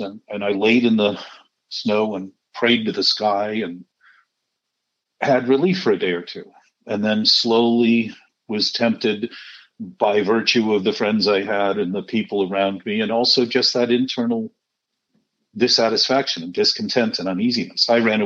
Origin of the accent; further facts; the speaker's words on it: Michigan, United States; I remember growing up in Michigan, people had bars in the basements